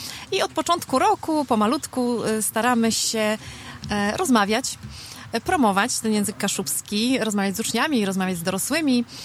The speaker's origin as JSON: {"language": "Polish", "town": "Hel", "region": "Pomeranian Voivodeship", "country": "Poland", "said": "Ja jestem z Helu, u mnie było 12."}